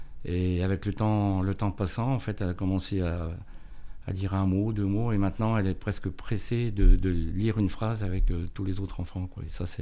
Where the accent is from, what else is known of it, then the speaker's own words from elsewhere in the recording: Bourgogne-Franche-Comté, France; moved away as an adult; now in Troyes, France; je suis retraité. Je viens d'un petit village de Côte d'Or où j'ai atterri sur Troyes en 81 pour fonder une famille et surtout travailler.